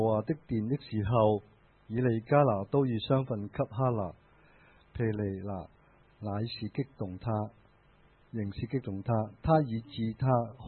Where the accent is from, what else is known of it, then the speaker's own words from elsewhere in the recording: China; 咁另外咧，我哋中国人都好识安慰自己嘅。